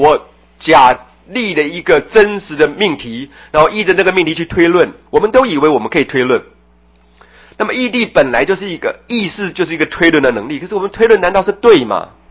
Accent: China; 常常举一个我们中国人的对联呢

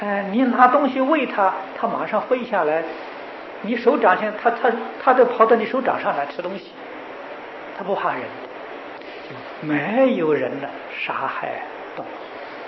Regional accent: China; 他们都是买冷冻的啊，不像我们中国人呢要吃活的呀。啊，外国人没有这个习惯呢，没有这个观念呢

